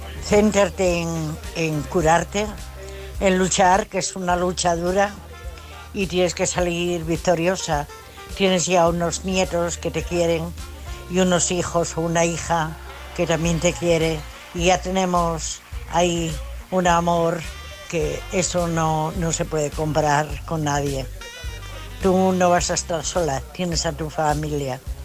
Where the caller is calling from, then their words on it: Asturias, Spain; de Asturias.